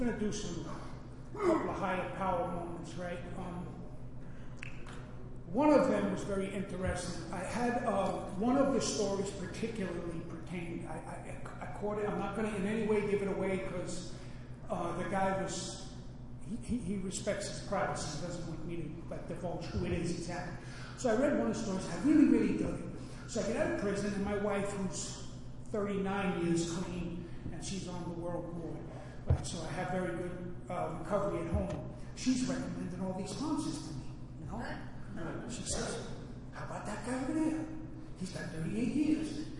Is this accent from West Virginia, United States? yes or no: no; Auburn, New York, United States; now in Woodstock, United States; I guess I'm from upstate New York. I've been up there a lot longer than I've been in the city. But now I live in Woodstock